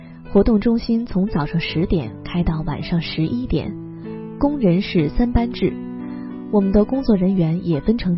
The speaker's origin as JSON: {"language": "Chinese", "country": "Taiwan", "tie": "born or raised there", "moved": "as an adult", "said": "我在台湾的一个渔村长大，小学3年级时随父母搬到城市，国中的时候班上有一个来自上海的基督徒老师，是他带我信了主。"}